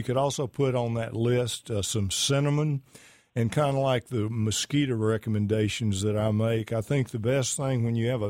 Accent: Pittsburgh, Texas, United States; I'm from Pittsburgh also, but I'm from Pittsburgh, Texas.

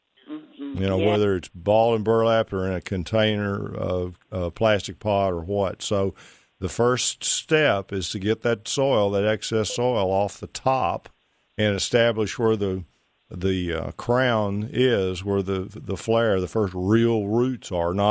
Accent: Pittsburg, Texas, United States; it's in Mount Pleasant, Texas, over in my old stomping grounds. I'm from Pittsburgh, about 10 miles away.

